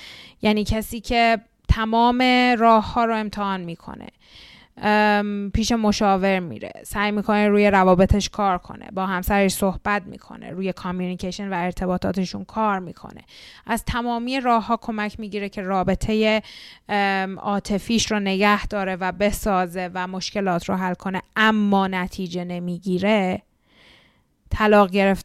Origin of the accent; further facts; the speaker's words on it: Iran; born there; درسته که ما فارسی زبانیم و توی ایران به دنیا اومدیم و خودمون رو ایرانی ممکنه هویت یابی کنیم